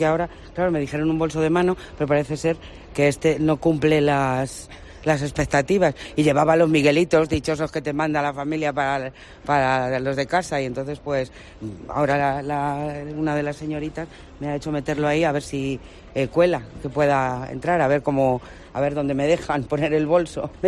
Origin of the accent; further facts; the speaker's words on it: Madrid, Community of Madrid, Spain; a sacarlo porque yo soy de Madrid